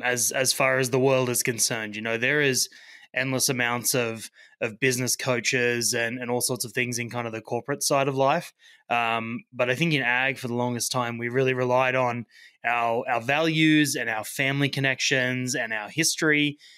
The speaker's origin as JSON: {"language": "English", "country": "Australia", "lives_now": "Canada", "said": "I'm originally from Australia. When I came over to Canada, I worked in a variety of summer camps"}